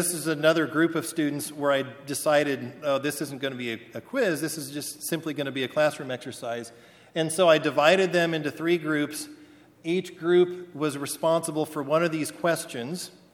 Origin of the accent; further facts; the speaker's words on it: Idaho, United States; And I'm from Idaho. We have a lot of grain elevators out.